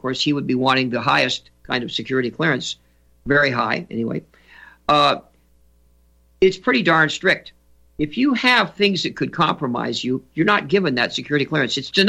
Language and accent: English; New York City, New York, United States; born there; I was born on Fifth Avenue. Oh, my goodness. At Flower Fifth Avenue Hospital.